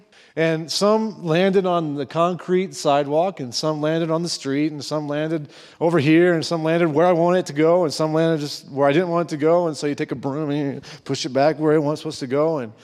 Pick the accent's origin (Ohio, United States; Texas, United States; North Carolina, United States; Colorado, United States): Ohio, United States; Or where I'm from, we do corn and soybeans, right? I'm from Ohio, so, right, that's pretty much corn all the way around, or beans, right?